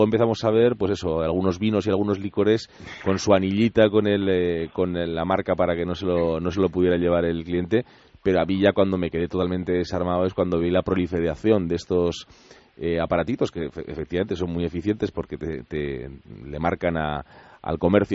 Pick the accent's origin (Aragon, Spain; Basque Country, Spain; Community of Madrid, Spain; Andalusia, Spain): Basque Country, Spain; Bilbao; Lo digo porque yo, en Bilbao, que es de donde soy